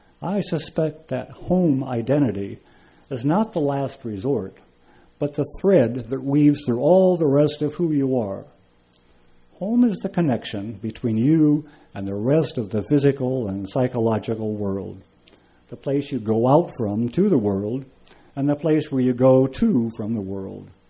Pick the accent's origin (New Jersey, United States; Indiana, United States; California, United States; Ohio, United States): California, United States; Arcata; also born or lived in Los Angeles; I often say I'm from Arcata in Humboldt County, but since I was standing on a street in Arcata, I must have sounded like an outsider. I had other options. Sometimes I say I'm from L.A.